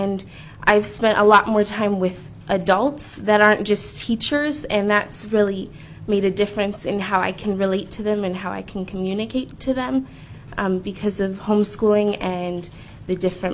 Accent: Fairbanks, Alaska, United States; For the record … I'm from Fairbanks.

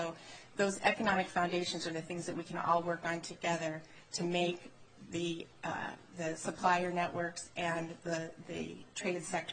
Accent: Anchorage, Alaska, United States; I'm a lifelong Alaskan. I was born in Anchorage and have worked most of my career in community and economic development, primarily focused in rural Alaska

